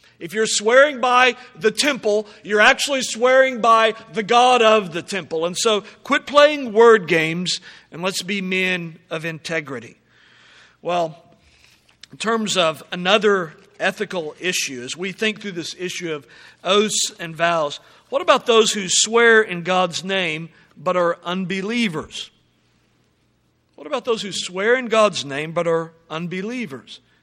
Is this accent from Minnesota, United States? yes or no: no; Del City, Oklahoma, United States; It's sort of like growing up in Del City. In my neighborhood, if somebody says, "Is that really the truth?"